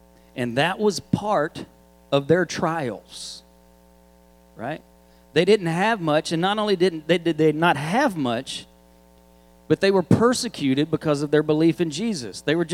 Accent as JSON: {"language": "English", "region": "Arkansas", "country": "United States", "said": "And I'm from Arkansas. We don't have hurricanes. We have tornadoes."}